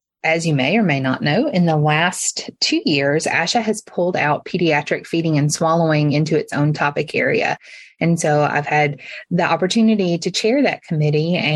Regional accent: Alabama, United States; And since I am from Alabama originally, we decided to try for it.

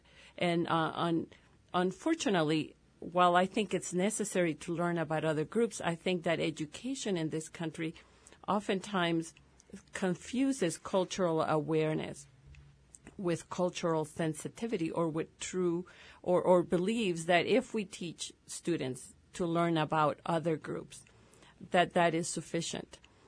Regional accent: El Salvador; I grew up in El Salvador with friends who were ethnically white, but culturally Salvadorian, you know, or culturally Latino.

